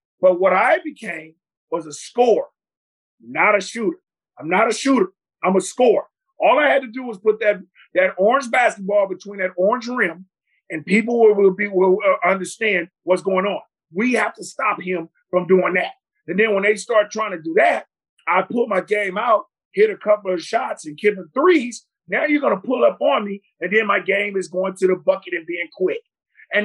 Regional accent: Oakland, California, United States; I'm from Oakland, California, but Seattle is my other hometown.

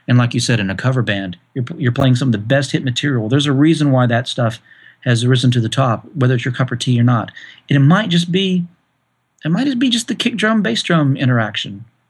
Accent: Arkansas, United States; also born or lived in California; Growing up in Arkansas, I wasn't exposed to heady jazz or anything really young, as you know, rock and blues and country.

